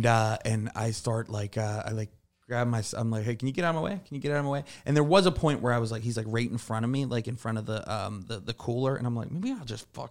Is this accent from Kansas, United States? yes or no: no; Pittsburgh, Pennsylvania, United States; I was like, no, I'm not. I'm from Pittsburgh.